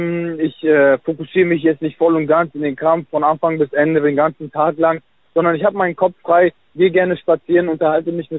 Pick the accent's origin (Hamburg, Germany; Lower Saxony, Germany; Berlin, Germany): Hamburg, Germany; Vor allem bin ich hier in meiner Heimatstadt Hamburg.